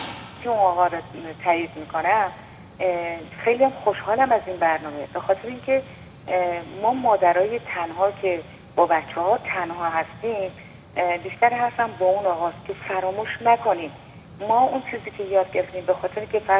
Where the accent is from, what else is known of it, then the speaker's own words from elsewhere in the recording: Iran; moved away; تازه فرزن از ایران بلند شدم اومدم